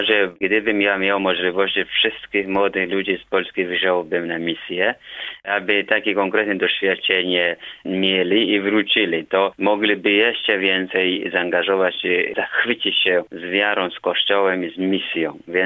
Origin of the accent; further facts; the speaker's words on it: South, Ethiopia; Polish is a second language; Ja pochodzę z południowej Etiopii, z plemię Kambata.